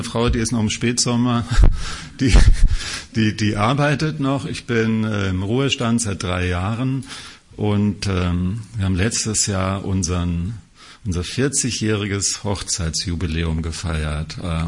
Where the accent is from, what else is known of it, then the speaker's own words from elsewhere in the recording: Bavaria, Germany; also born or lived in Hamburg / Bremen / Bochum / Baunatal; Wir sind eigentlich wir sind gebürtige Bayern, also richtig, also Niederbayern und Hauptstadt München und sind auch groß geworden, auch wenn man das nicht mehr so hört. Und dann waren wir eigentlich immer unterwegs, muss man sagen, also 5 Jahre Hamburg zum Studium und dann war Bremen